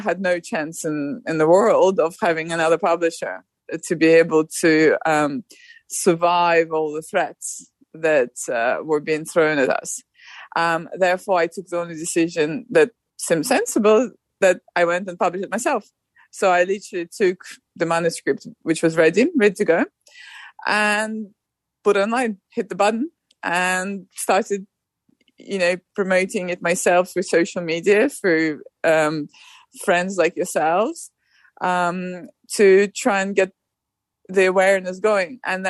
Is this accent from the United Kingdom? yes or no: yes; United Kingdom; I'm British